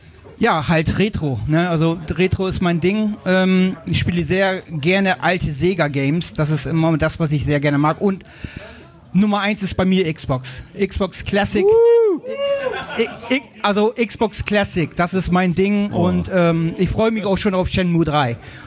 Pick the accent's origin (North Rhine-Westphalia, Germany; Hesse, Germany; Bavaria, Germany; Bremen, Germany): Bremen, Germany; Bremerhaven; Also ich komme hier aus Bremerhaven und fühle mich auch wohl hier in Bremerhaven.